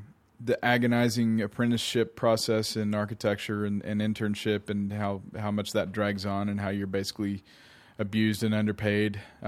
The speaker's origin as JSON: {"language": "English", "town": "Wears Valley", "region": "Tennessee", "country": "United States", "tie": "born or raised there", "said": "I grew up in Sevier County, Tennessee, just about, 20, 30 miles up the road from here. And in lovely Wares Valley, which is full of cabins and helicopter rentals"}